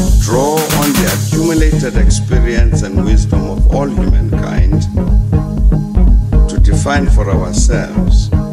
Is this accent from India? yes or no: no; South Africa; It feels good that I can stand here as a South African